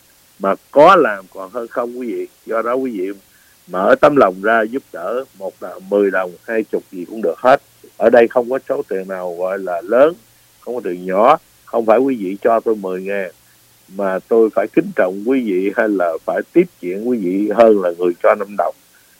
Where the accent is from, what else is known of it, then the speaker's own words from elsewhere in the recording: Northern Vietnam, Vietnam; now in United States; anh em chúng tôi miền Bắc, người Mỹ gốc Việt miền Bắc